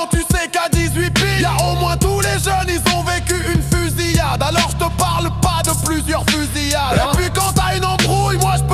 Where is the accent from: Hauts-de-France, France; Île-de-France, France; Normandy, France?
Île-de-France, France; Paris; Moi je viens de Paris hein.